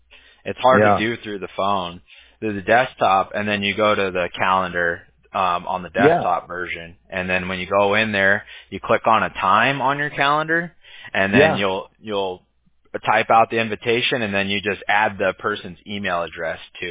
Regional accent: Huntington Beach, California, United States; I grew up over there in Huntington, too, so I'm real, you know, so I'm familiar going all the way up the coast right here, you know.

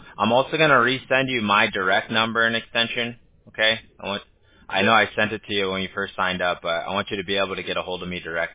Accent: California, United States; You know what's crazy is we're in Orange County, California. I grew up out here in SoCal.

